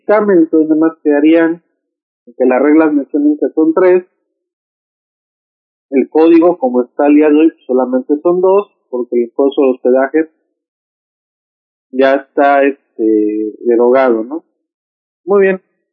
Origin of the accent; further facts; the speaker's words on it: Veracruz, Mexico; Somos los de Veracruz, ¿no? Somos así, con la fama de medio mal hablados, ¿no?